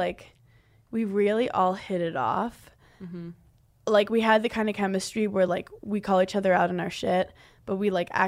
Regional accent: Brooklyn, New York, United States; your friends don't have pools growing up in Brooklyn.

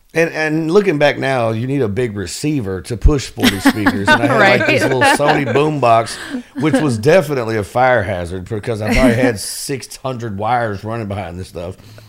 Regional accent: Memphis, Tennessee, United States; born and raised in Fraser, a little hood right in North Memphis. Born and raised, I mean, we were actually like, and you know, we were probably one of the last white families to live in that neighborhood

